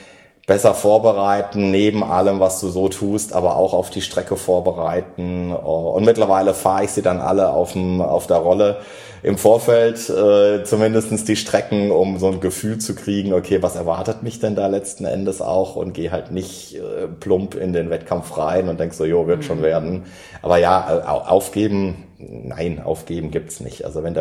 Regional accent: Heidelberg, Baden-Württemberg, Germany; ich komme aus Heidelberg ursprünglich und kenne den Kraichgau eigentlich wie meine Westentasche.

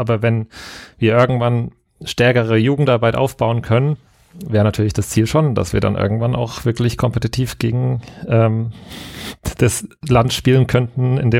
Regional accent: Darmstadt, Hesse, Germany; also ich komme aus Darmstadt

